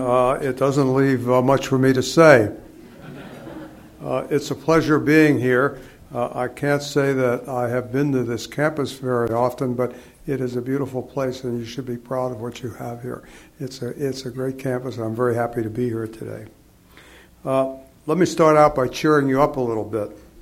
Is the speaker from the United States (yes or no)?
yes; Washington, District of Columbia, United States; I grew up in Washington, D.C., and went to college in the East. I had never been west of Detroit until I joined the Navy